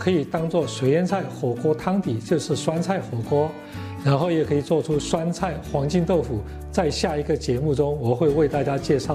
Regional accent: Myanmar; 大家好，我是来自缅甸的

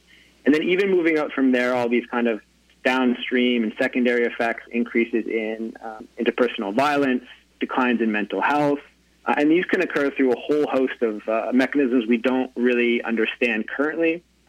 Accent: Canada; So, you know, I'm Canadian, and thing with heat in Canada is it doesn't get quite so hot.

